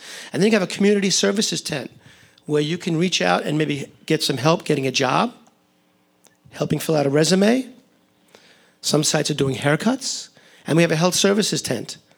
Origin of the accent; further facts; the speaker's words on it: New York, United States; Cheryl and I grew up in Long Island, and we were involved in churches for many years.